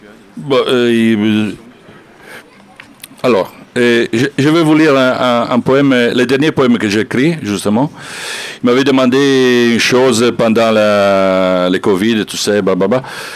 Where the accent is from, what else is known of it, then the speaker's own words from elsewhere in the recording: Genoa, Liguria, Italy; French is a second language; même la Ligurie, c'est ma région, parce que moi, je viens de Gênes.